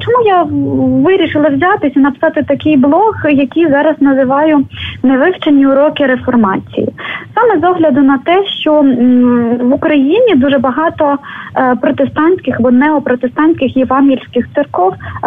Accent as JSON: {"language": "Ukrainian", "region": "Kherson Oblast", "country": "Ukraine", "tie": "born or raised there", "said": "сама я родом з Херсонської області, яку нерідко називають називали принаймні такий червоний пояс комунізму в Україні."}